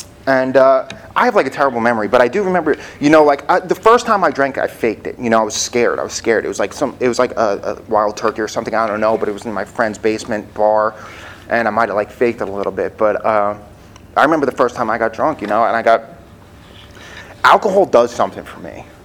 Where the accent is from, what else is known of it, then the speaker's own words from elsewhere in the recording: Smithtown, New York, United States; Here's I'm from New York. I'm born and raised in Long Island in Smithtown. You know, it's like a nice neighborhood.